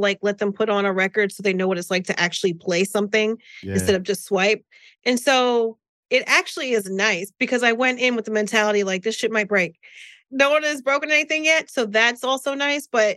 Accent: New Jersey, United States; I'm from Jersey. They're from Greece. This is how we sound.

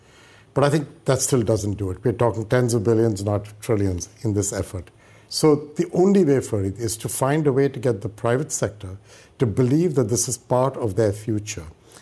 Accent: India; I grew up in India. I studied in India. As Prime Minister Modi would say, I am made in India. And I have come here and worked overseas, both in the developing world and the developed world.

